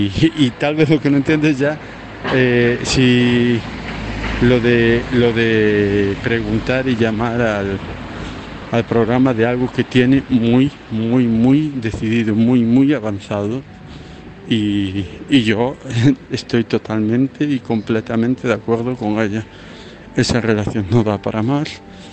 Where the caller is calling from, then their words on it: Santiago de Compostela, Galicia, Spain; de Santiago de Compostela.